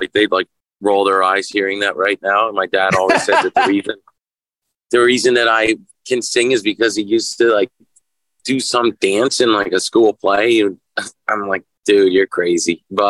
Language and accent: English; Odessa, Ontario, Canada; also born or lived in Kingston / Amherstview; I was born in Kingston, Ontario, and we were raised about 20 minutes outside Kingston in Amherstview and then in Odessa. So like Amherstview is like a little suburb, basically, of Kingston. I'd say it's actually more like 10 minutes. And then we moved to Odessa when I got to grade three, and that was in the country